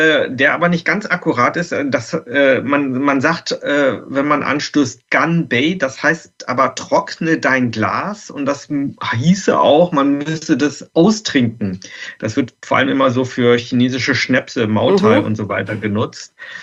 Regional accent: Wolfsburg, Lower Saxony, Germany; Ja, ich bin gebürtiger Wolfsburger.

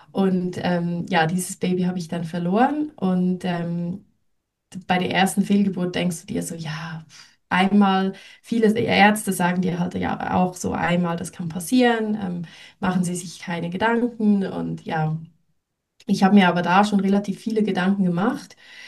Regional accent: Switzerland; ich komme aus der Schweiz

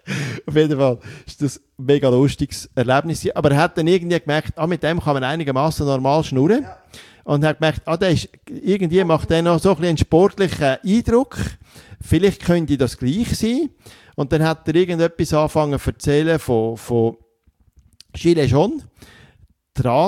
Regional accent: Switzerland; Also bei uns in der Schweiz ist es am anstrengendsten zum Fahren mit dem Rollstuhl

